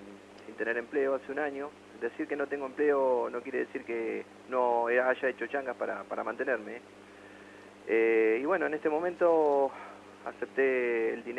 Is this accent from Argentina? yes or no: yes; Bahía Blanca, Buenos Aires Province, Argentina; now in Buenos Aires, Argentina; Bueno, soy muchacho de Bahía Blanca